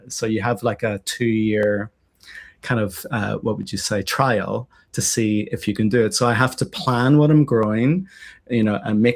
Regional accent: Ireland; now in Japan; I'm growing potatoes as an Irishman in Japan.

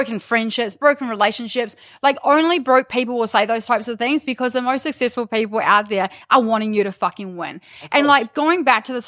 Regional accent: New Zealand; moved away; Like, I'm from New Zealand. But I've been here since 2009, and I do not have any, like, relevance or association with New Zealand whatsoever.

